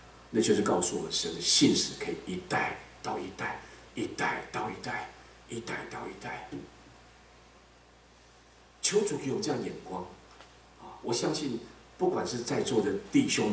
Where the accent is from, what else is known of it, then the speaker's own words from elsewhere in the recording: Taiwan; 因为我是在眷村长大的